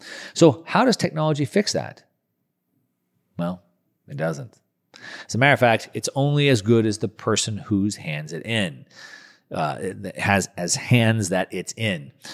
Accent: California, United States; I'm just a beach guy. I grew up in Southern California. I'm a surfer guy.

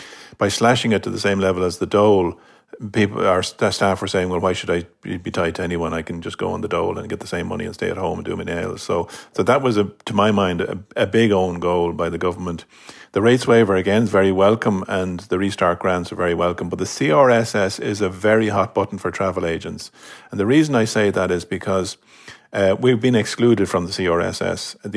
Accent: Ireland; And, you know, we are the ones, we're the Irish SME, small business person.

